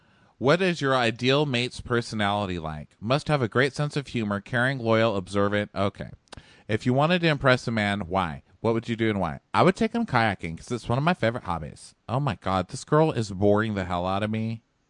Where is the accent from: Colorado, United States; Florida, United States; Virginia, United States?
Florida, United States; Naples; I'm from Naples, Florida.